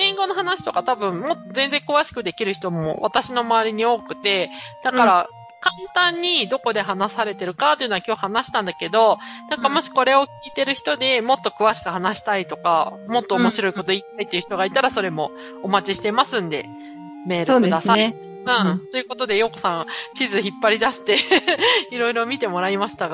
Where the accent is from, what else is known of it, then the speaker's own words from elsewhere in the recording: Wakayama, Japan; 私の地元、和歌山県の方言をいくつかピックアップしてみました。